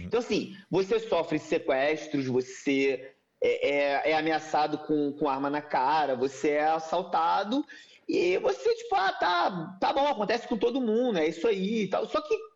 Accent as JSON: {"language": "Portuguese", "region": "Rio de Janeiro", "country": "Brazil", "lives_now": "Portugal", "said": "Como você sabe, eu falei, sou do Rio de Janeiro, né?"}